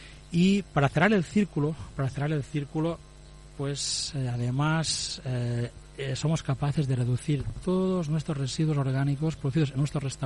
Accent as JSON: {"language": "Spanish", "town": "Ibiza", "region": "Balearic Islands", "country": "Spain", "tie": "born there", "lives_now": "Formentera, Spain", "said": "mi abuela era de La Mola, de Formentera, pero yo había nacido, bueno, nací en Ibiza, uh-huh, y volví a Formentera para vivir ya desde el año 92, a afincarnos aquí en Formentera."}